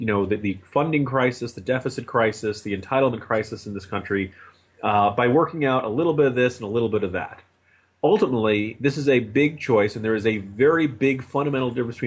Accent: Ireland; Corumbus, I am Irish. You know we don't tan.

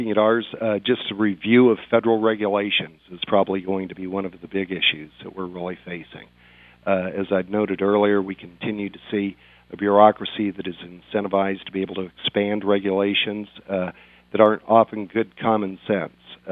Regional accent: Colorado, United States; I come from the West, out of Colorado.

